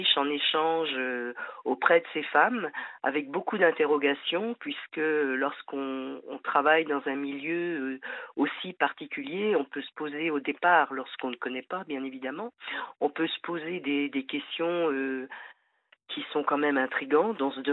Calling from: Rennes, Brittany, France; Alors je suis bretonne et je vous appelle de Rennes.

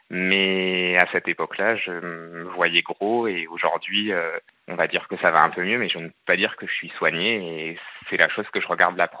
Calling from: Biscarrosse, Nouvelle-Aquitaine, France; Donc j'ai 33 ans et je viens de Biscarrosse, dans les Landes, d'une petite station balnéaire.

